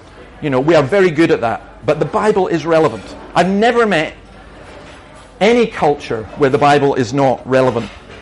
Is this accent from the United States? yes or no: no; Scotland, United Kingdom; I'm Scottish and I live in a miserable, dark climate